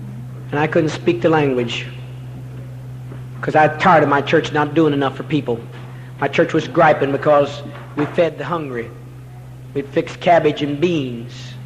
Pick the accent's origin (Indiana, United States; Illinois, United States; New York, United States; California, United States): Indiana, United States; Indianapolis; Every church in my town, my hometown in Indianapolis, every holiness church